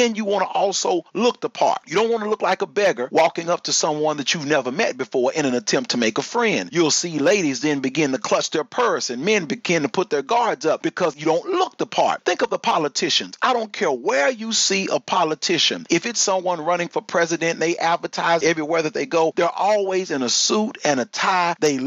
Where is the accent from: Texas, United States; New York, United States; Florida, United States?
Texas, United States; Again, I'm a Texan, and Texans by nature are friendly.